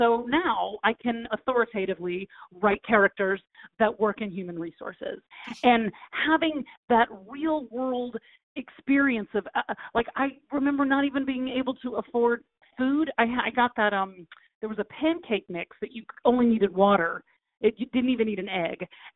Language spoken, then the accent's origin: English; Texas, United States; now in Los Angeles, United States; I'm from Texas and I went to University of Florida and I came out here